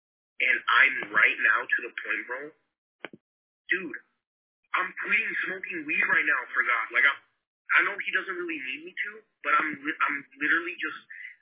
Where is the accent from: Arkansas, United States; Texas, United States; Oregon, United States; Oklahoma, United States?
Oregon, United States; Portland; us growing up in Portland in the ghetto like we did, as little kids, bro, like, in those apartments under the bridge